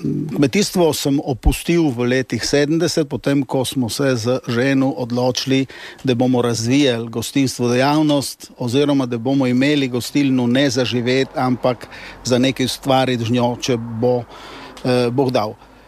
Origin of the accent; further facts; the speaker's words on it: Višnjevik, Goriška, Slovenia; moja družina, cela družina, od oče in od mater, smo iz Višnjevika doma